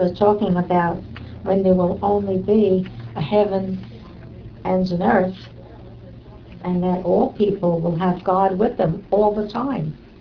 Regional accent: Brooklyn, New York, United States; born there; I was born in Brooklyn too.

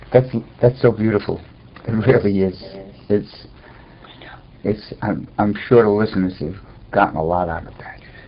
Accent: Brooklyn, New York, United States; I don't usually read it because I'm from Brooklyn and I have bad diction.

